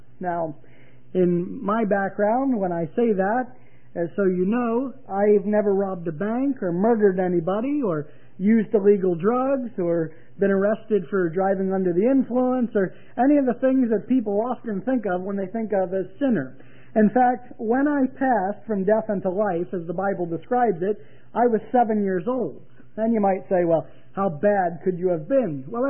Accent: Reading, Pennsylvania, United States; I'm from Reading, Pennsylvania. Until very recently, my mailing address was a place called Birdsboro, but I didn't even live there. I lived out in the woods, and I've now moved into the city

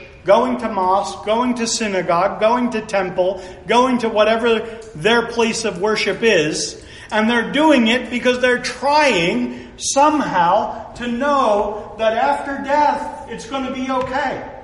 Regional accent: Pennsylvania, United States; Oh, I'm from Pennsylvania.

